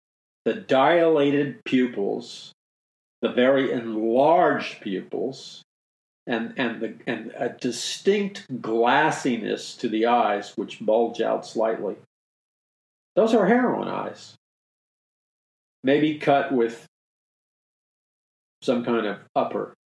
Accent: New York City, New York, United States; because I grew up in Jackson Heights, Queens, during the hippie days.

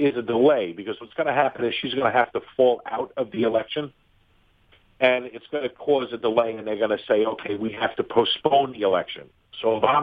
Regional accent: Queens, New York, United States; because I love my hometown. I mean, I've been from Queens to Long Island my whole life, and I love it here. I love growing up here.

